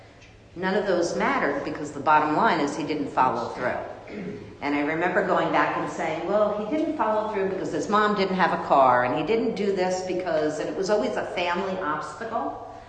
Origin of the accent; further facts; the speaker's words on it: Huntington, New York, United States; even though I'm one of nine and I grew up right on West Neck Road in Huntington